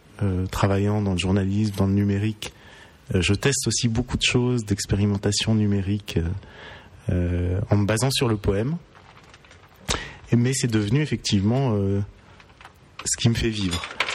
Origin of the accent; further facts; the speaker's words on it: Paris, Île-de-France, France; Je suis né en 1975. Je suis parisien.